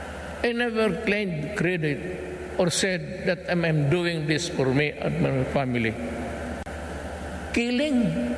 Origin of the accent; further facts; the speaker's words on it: Philippines; I am a Filipino.